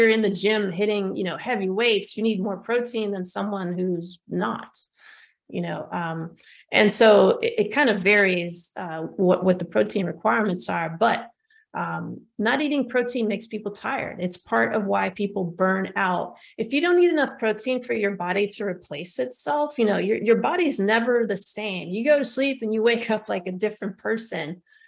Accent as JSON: {"language": "English", "country": "United States", "tie": "born or raised there", "said": "I mean, I grew up in the United States. We just had a Caribbean culture in our family."}